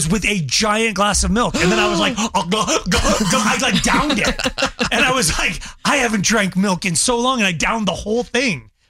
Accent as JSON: {"language": "English", "town": "Longmont", "region": "Colorado", "country": "United States", "said": "But I'm from Longmont, Colorado. If there's bagged milk, it would be there."}